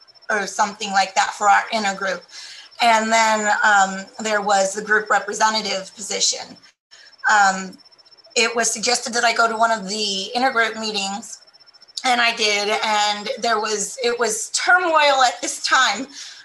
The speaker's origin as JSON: {"language": "English", "town": "Houston", "region": "Texas", "country": "United States", "said": "Well, I'm from Houston, Texas"}